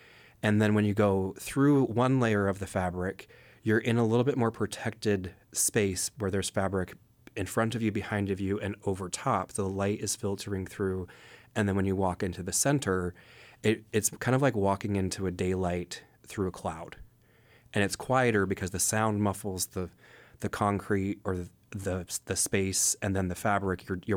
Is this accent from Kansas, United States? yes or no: no; Kenai, Alaska, United States; where I grew up in Kenai with the volcanoes, with the tidal zones, with the belugas, with the hooligan, with the king, with all the different species of salmon.